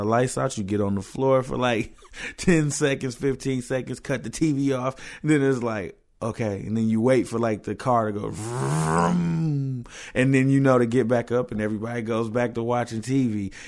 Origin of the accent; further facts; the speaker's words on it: Flint, Michigan, United States; And so, yeah, growing up in Flint, it was cool.